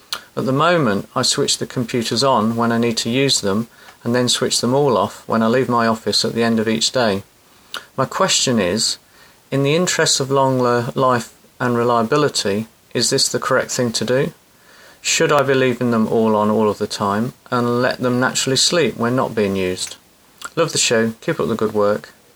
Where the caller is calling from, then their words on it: England, United Kingdom; I'm calling from England.